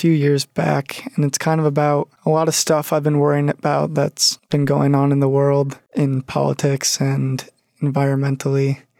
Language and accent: English; Wilton, New York, United States; I'm from Wilton. I went to Saratoga High School.